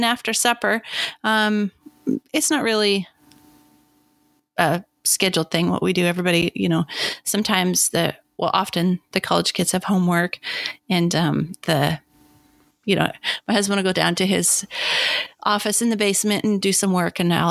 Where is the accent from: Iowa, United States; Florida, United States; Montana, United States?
Montana, United States; I grew up in Montana.